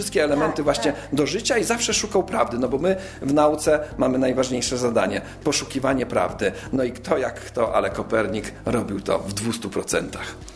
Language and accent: Polish; Kraków, Lesser Poland, Poland; w związku z tym, że pochodzę z Krakowa